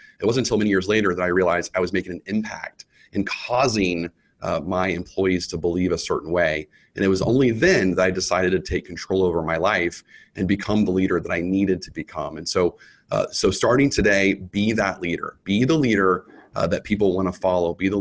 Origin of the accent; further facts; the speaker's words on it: Texas, United States; I grew up in Texas, and of course grew up riding horses, and so I wanted to teach my two kids how to ride a horse.